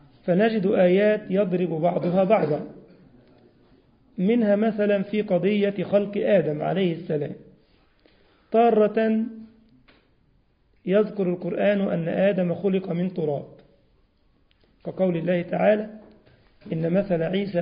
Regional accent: Egypt; احنا عندنا في مصر القلة او الزير

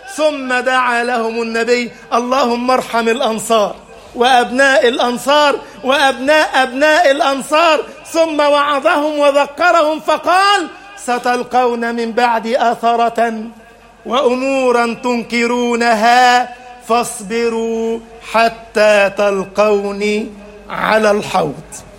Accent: Egypt

